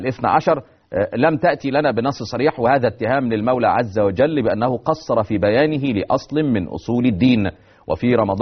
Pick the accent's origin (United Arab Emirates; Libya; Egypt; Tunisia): Egypt; يعني إحنا عندنا في مصر يقولوا الستات بيتكلموا كتير